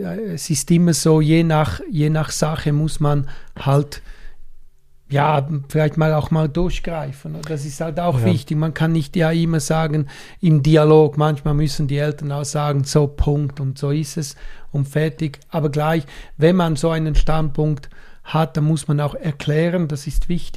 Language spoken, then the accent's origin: German; Switzerland; Wir haben ja bei uns in der Schweiz so genannte das duale System, in Deutschland genau gleich, du kannst eine Lehre machen.